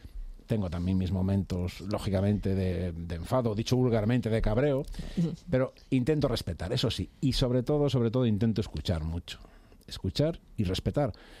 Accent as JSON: {"language": "Spanish", "town": "Monforte de Lemos", "region": "Galicia", "country": "Spain", "tie": "born or raised there", "also_born_or_lived": "Puebla de Brollón", "said": "Pero que mis abuelos vivían ahí, mi madre pues fue a Daraloz allí, pero yo me crié luego en Monforte de Lemos."}